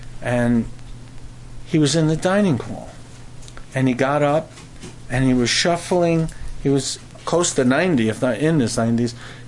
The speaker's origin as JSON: {"language": "English", "town": "Brooklyn", "region": "New York", "country": "United States", "tie": "born or raised there", "moved": "as an adult", "said": "I grew up in Brooklyn. Came here at the age of 21, I guess. And I lived in the midst of industry, factories, and an apartment."}